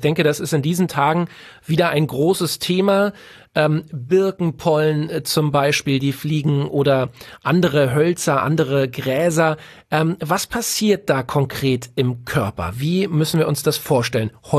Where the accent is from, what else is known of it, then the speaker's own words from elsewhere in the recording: Berlin, Germany; born there; Ich bin ein Junge aus der Großstadt, geboren in Berlin.